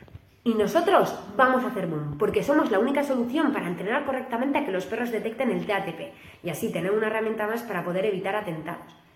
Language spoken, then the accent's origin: Spanish; Sopelana, Basque Country, Spain; now in Sestao, Spain; soy de Sopela, aunque ahora vivo en Sestao. Tengo 28 años